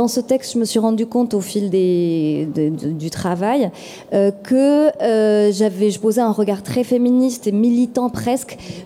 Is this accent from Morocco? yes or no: yes; Morocco; Moi, je suis originaire du Maroc, enfin, je suis marocaine.